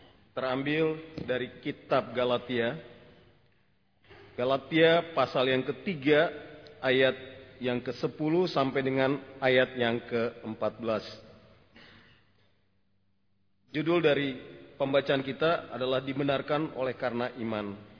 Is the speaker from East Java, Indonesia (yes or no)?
yes; Malang, East Java, Indonesia; also born or lived in Kediri; now in Bandung, Indonesia; Saya lahir di kota Kediri, Jawa Timur. Dibesarkan di kota Malang.